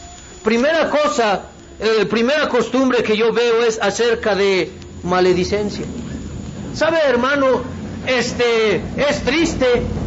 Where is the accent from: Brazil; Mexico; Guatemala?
Mexico; Ahora, estamos aquí en México, ¿no? Somos mexicanos y celebramos el 16 de septiembre.